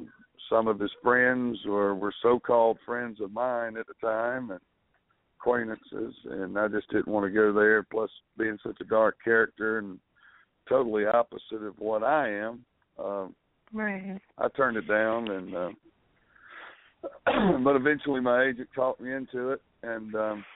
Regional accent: Blakely, Georgia, United States; we got involved in an independent movie in my hometown of Blakely, Georgia, and it's called Savage.

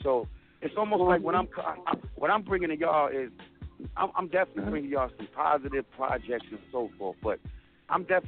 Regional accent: White Plains, New York, United States; I'm from White Plains, New York. No question. Shout out to White Plains.

